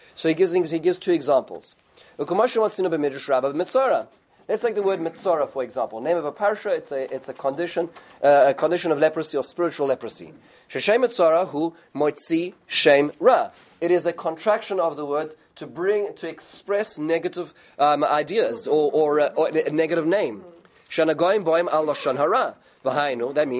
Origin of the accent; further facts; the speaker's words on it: South Africa; when I grew up in South Africa